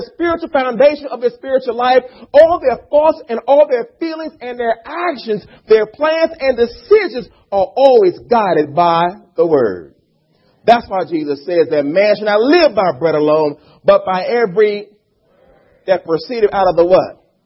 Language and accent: English; East Coast, United States; Now, I've been to the West Coast now. I'm from the East Coast, okay?